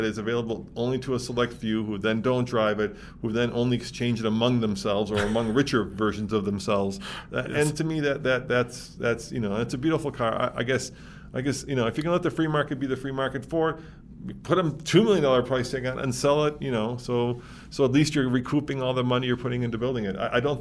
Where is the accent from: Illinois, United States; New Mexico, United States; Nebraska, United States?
Illinois, United States; Chicago; Sorry, Chicago. You're my hometown.